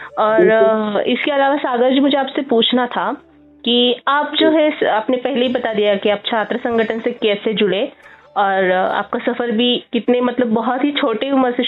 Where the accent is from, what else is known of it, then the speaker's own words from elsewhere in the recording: Sambhajinagar, Maharashtra, India; अभी मैं महाराष्ट्र से हूँ, महाराष्ट्र औरंगाबाद जिसका नाम अभी बदल दिया गया है, अभी वो संभाजीनगर है, तो मैं संभाजीनगर से हूँ